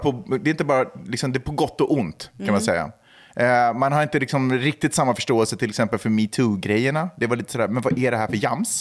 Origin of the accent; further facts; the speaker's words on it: Sweden; mina föräldrar är ju finlandssvenskar. Ja. Men jag är ju född och uppvuxen i Sverige.